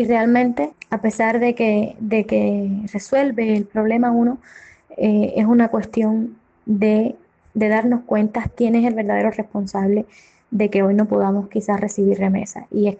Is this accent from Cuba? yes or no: yes; Cuba; también soy cubana y también de cierta manera me afecta